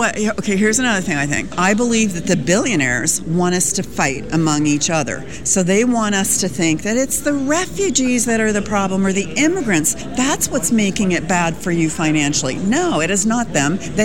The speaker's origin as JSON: {"language": "English", "town": "Saint Paul", "region": "Minnesota", "country": "United States", "tie": "born there", "also_born_or_lived": "California / Colorado / Indiana / Oklahoma", "lives_now": "Oregon, United States", "said": "I was born in St. Paul, Minnesota, and then we lived in California, then we lived in Colorado, and then we lived in Indiana, and then we lived in Oklahoma, and then I moved here."}